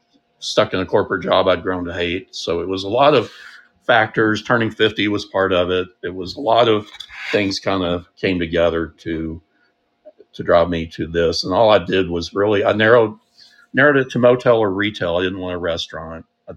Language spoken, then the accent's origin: English; Knoxville, Tennessee, United States; now in Tucumcari, United States; I am from Knoxville, Tennessee.